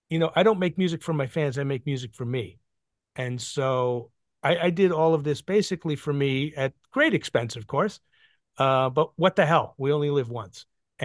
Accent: New York, United States; I mean, I grew up with an Irish Catholic father and a Jewish mother, and I grew up in New York, and so which means I drink cheaply, or I drink and feel guilty about it, right?

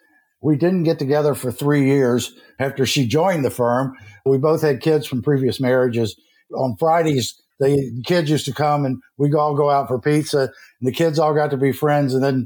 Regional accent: Atlanta, Georgia, United States; I'm from Atlanta originally and got my bachelor's and master's at Georgia.

